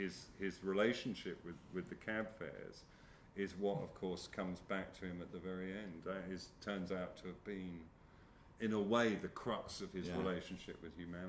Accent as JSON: {"language": "English", "region": "London", "country": "United Kingdom", "tie": "born or raised there", "said": "in the 1960s, when I grew up in London"}